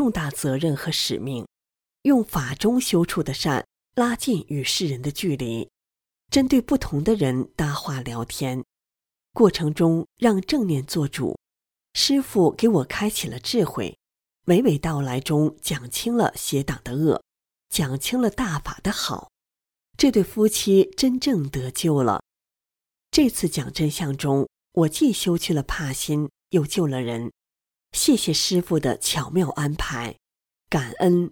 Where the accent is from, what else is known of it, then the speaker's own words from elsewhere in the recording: Beijing, China; 咱们都是北京人